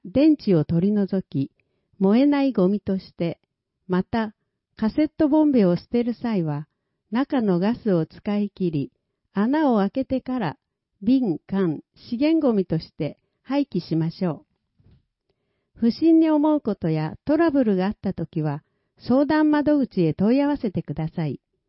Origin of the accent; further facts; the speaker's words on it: Malaysia; now in Japan; 今回は、私の母国、マレーシアの政治について紹介します。